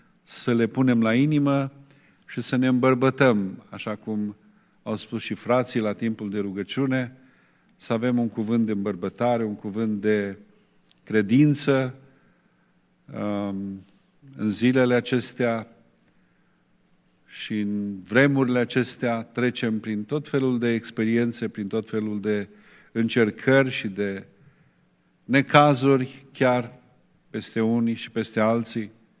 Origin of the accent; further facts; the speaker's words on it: Romania; Chiar noi care ne lăudăm că suntem români și nu ne-am uitat limba